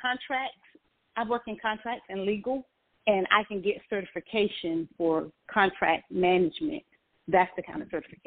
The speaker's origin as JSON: {"language": "English", "region": "North Carolina", "country": "United States", "lives_now": "Georgia, United States", "said": "number because I'm from North Carolina, but I live in Georgia now."}